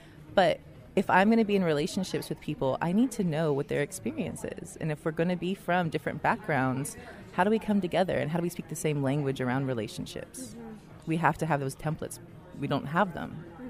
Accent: Oakland, California, United States; I mean, I'm from Oakland

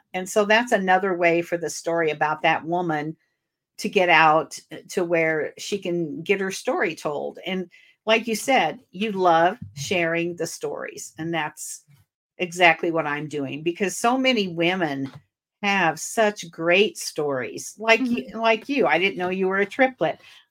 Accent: Warsaw, Illinois, United States; And that's where I was originally from Warsaw, Illinois, but he was an Illinois guy.

